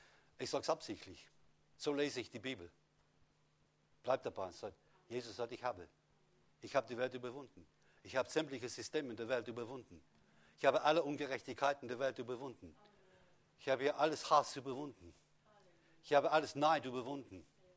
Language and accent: German; London, United Kingdom; Ich bin aus Großbritannien, dort geboren, in der Stadt London. Als ich ein Kind war, war mehr Gottesfurcht als heute in dem Land.